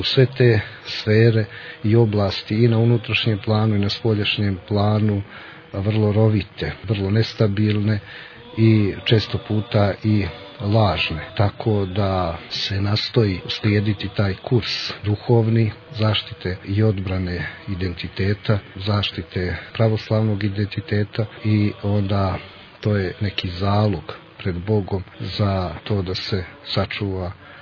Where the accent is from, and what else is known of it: Montenegro